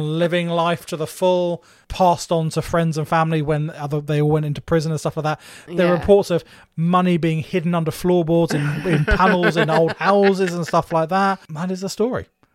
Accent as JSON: {"language": "English", "town": "Margate", "region": "South East England", "country": "United Kingdom", "said": "Absolutely, being a Margate boy."}